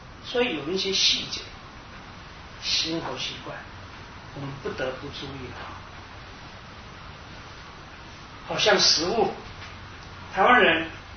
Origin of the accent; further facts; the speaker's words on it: China; 因为我们中国人通常谈话都比较大声